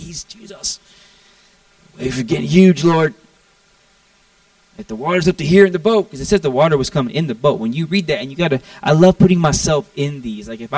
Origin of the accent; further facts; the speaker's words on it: Florida, United States; I'm from Florida. We got storms in Florida.